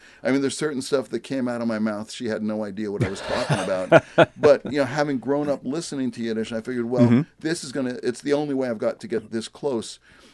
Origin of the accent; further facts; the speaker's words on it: United States; I mean, I grew up in America in the 50s and 60s, so, you know, it's very much an American upbringing